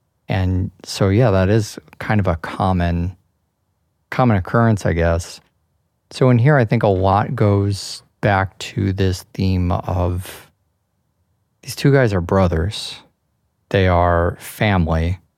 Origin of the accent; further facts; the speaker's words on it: United States; And it's fascinating to me as an American.